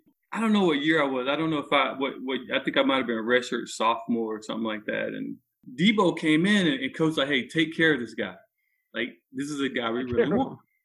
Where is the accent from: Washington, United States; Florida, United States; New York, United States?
Florida, United States; Lauderdale Lakes; I grew up in Lauderdale Lakes. I grew up in Lauderdale Lakes off of 21st Street, and I would have went to Boyd Anderson.